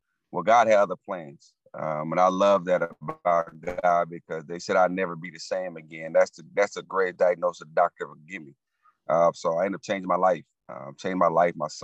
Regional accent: Louisiana, United States; also born or lived in Muncie, Indiana; Well, first of all, I'm actually from Muncie, Indiana. I was born and raised in Louisiana to a beautiful mother

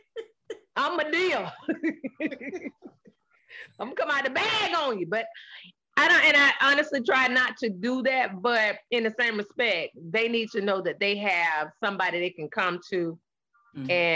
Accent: Georgia, United States; I told you I'm from Georgia. Nah, you know I'm a peach. These peaches don't play down here, honey.

